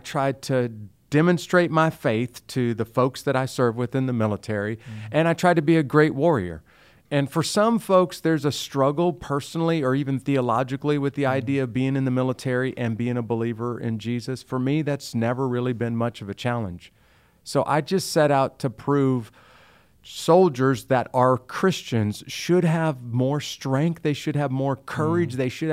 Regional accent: Midwest, United States; but I grew up in the Midwest. Our family didn't own a farm, and the little small farming community I come from, if you don't have a farm, there's not much of a future after high school.

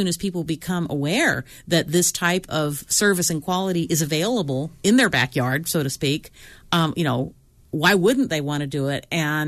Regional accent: San Francisco, California, United States; And I mean, I grew up in San Francisco, and I have these visions of the 30 Stockton bus going through Chinatown

